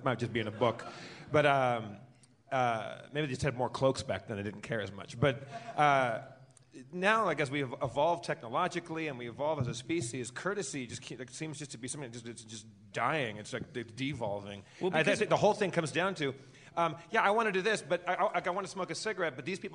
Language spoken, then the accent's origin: English; California, United States; we came up to Utah from Southern California on a ski trip